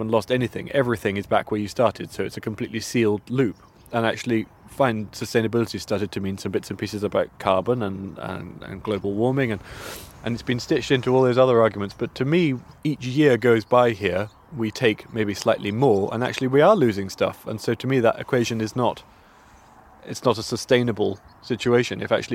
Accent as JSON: {"language": "English", "town": "Dumfries", "region": "Scotland", "country": "United Kingdom", "tie": "born or raised there", "said": "I was born in Dumfries and I've been here the whole time. I'm 36 now"}